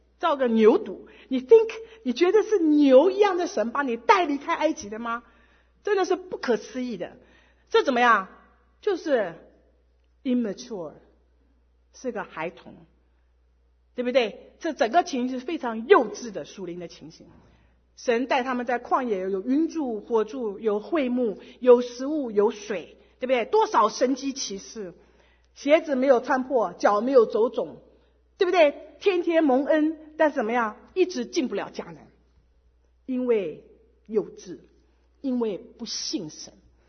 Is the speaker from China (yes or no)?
yes; China; 这虽然不是我们中国人背景里的一件事